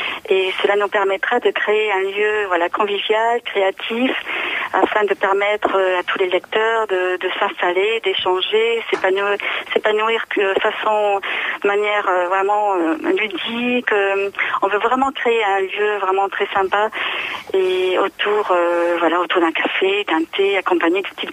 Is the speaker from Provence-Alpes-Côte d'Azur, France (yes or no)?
yes; La Garde, Provence-Alpes-Côte d'Azur, France; j'ai vécu en région parisienne 27 ans et au bout de toutes ces années, j'ai eu envie de revenir à La Garde parce que j'ai grandi ici à La Garde.